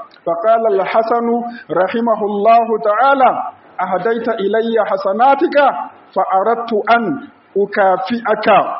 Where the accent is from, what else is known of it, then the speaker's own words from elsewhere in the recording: Niger; اللهم اجعل بلادنا النيجر آمنا مطمئنا